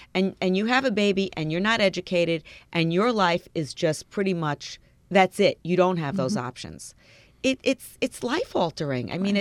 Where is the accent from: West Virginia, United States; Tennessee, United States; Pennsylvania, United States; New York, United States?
New York, United States; Mount Vernon; Where I grew up in Mount Vernon, New York, my older sister took me to Planned Parenthood.